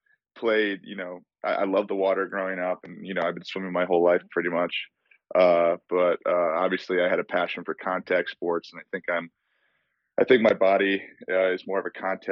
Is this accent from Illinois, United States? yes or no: yes; Chicago, Illinois, United States; Yeah, definitely. So I'm from Chicago.